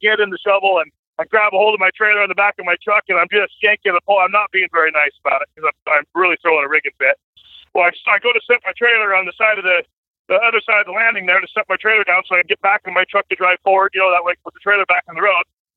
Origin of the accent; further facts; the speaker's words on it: Washington, United States; born there; So, obviously, I was born up here in Washington State, the farthest northwest corner you could get, right in the mountains.